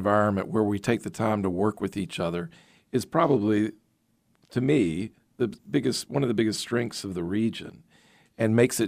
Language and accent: English; Atlanta, Georgia, United States; I grew up in Atlanta.